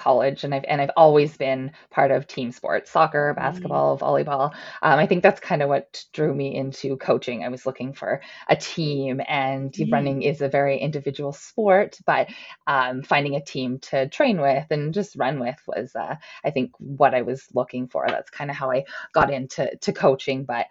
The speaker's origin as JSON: {"language": "English", "town": "Cranbrook", "region": "British Columbia", "country": "Canada", "moved": "yes", "lives_now": "Calgary, Canada", "said": "Yeah, I'm actually from Cranbrook, BC, but I've been in Calgary for 18 years now. So I do call Calgary home, but my husband is actually from Winnipeg. So that's what brought me out there. So yeah, I'm located in Calgary."}